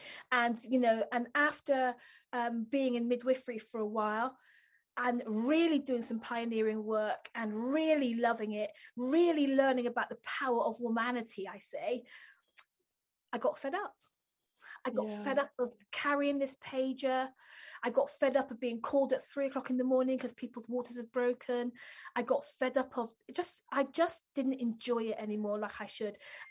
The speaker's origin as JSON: {"language": "English", "town": "Bristol", "region": "South West England", "country": "United Kingdom", "tie": "born or raised there", "said": "I grew up in West Country, Bristol. And so I love Bristol. I come from Bristol and my, you know, I still think about Bristol as my home."}